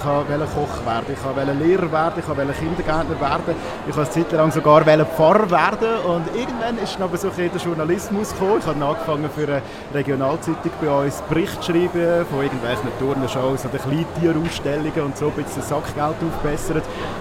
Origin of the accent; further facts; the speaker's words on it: Aargau, Switzerland; beim Argovia dann zumal, das ist so mein Heimatsender halt als Aargauer.